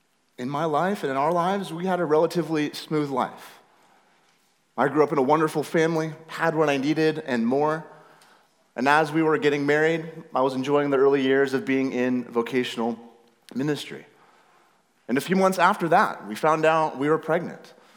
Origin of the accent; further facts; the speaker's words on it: Washington, United States; My wife, Cheyenne, and I grew up on the West Coast. We lived pretty much our whole lives in Northwest Washington State, near the coast and just a few miles south of the Canadian border.